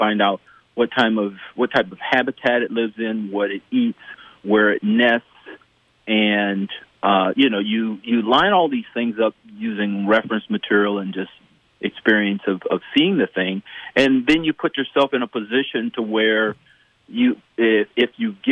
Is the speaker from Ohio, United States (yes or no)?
yes; Columbus, Ohio, United States; I'm originally from Columbus, Ohio, and, you know, we used to do family picnics on weekends a lot of times.